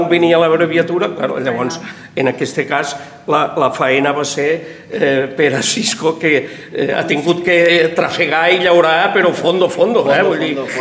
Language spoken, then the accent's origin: Catalan; Tortosa, Catalonia, Spain; perquè, claro, venim de Tortosa, no podíem